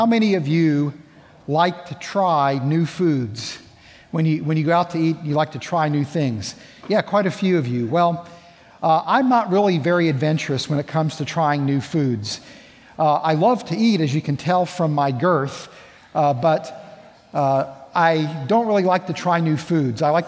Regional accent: West Virginia, United States; But I grew up in West Virginia. I knew what grits are, and it didn't seem like such a good idea to put shrimp in with grits.

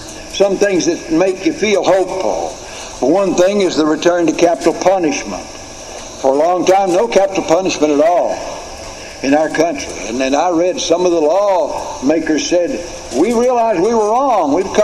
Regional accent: the South, United States; I'm a Southerner.

